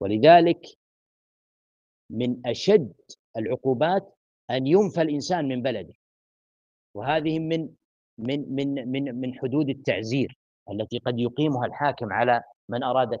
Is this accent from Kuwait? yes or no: no; Saudi Arabia; فيه ونشأت فيه وأكلت من خيراته وشعرت بالأمن والاطمئنان فيه. ونحن ولله الحمد في بلد عظيم، بلد مبارك، بلادنا المملكة العربية السعودية